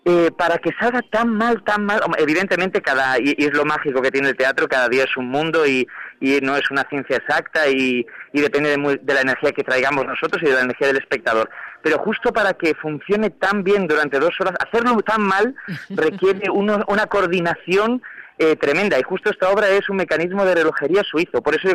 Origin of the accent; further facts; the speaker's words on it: Galicia, Spain; es que somos gallegos a nuestro pesar incluso a veces